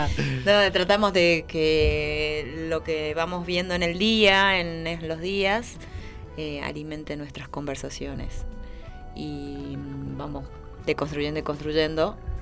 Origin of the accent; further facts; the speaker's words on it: La Rioja, Argentina; una cultura como la riojana, que somos muy alcohólicas.